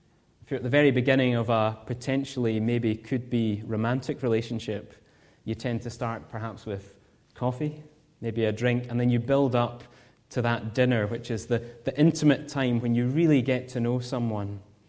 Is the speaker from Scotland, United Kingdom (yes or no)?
yes; Scotland, United Kingdom; You might hear my accent and know I'm from Scotland.